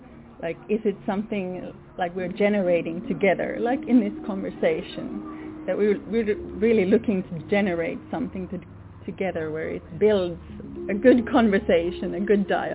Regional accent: Sweden; first language Swedish; English is a second language; my mother language is Swedish, and in the word for love in Swedish is kärlek

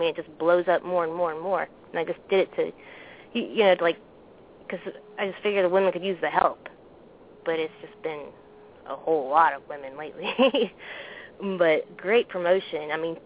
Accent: Thibodaux, Louisiana, United States; now in Baton Rouge, United States; No, I'm in Baton Rouge right now. I'm from Thibodeau.

